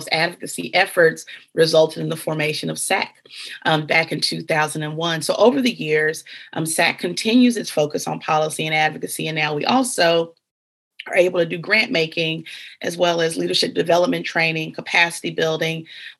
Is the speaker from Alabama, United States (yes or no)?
yes; Alabama, United States; also born or lived in Kentucky, United States; I was born in Kentucky, grew up in Alabama. I live in South Carolina.